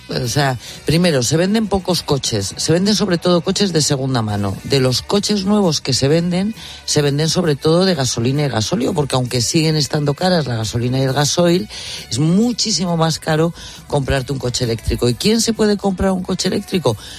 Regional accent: Spain; somos los españoles

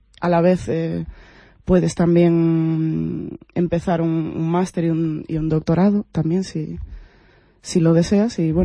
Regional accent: Galicia, Spain; yo vengo de Galicia, de España

